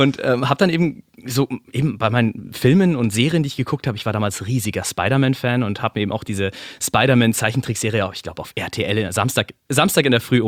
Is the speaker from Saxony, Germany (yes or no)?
no; Munich, Bavaria, Germany; ich bin ein Bayer, quasi ein Ausländer. also ich komme aus dem schönen München, aus dem Süden von Deutschland